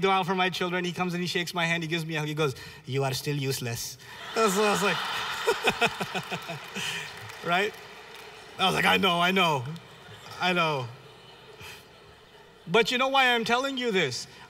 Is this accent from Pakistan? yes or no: yes; Pakistan; I'm Pakistani.